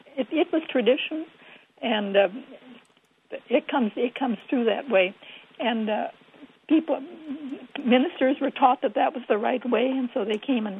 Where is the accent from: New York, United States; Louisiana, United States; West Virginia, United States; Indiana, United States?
Indiana, United States; Michigan City; Michigan City, Indiana.